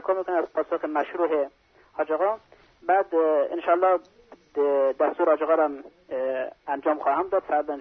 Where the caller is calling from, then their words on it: Mashhad, Razavi Khorasan, Iran; بله ما از مشهد هستم.